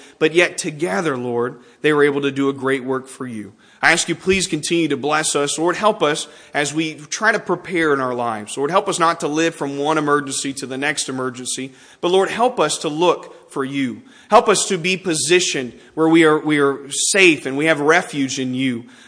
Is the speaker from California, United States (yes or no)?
no; Texas, United States; Growing up in Texas